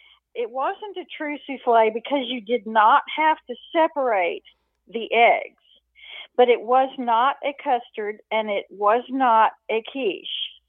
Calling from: Livonia, Texas, United States; Livonia, Texas.

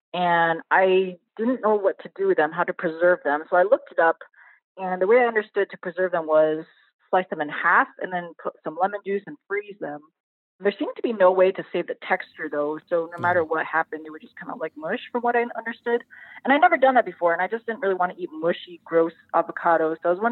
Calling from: Albany, New York, United States; I'm calling from Albany, New York.

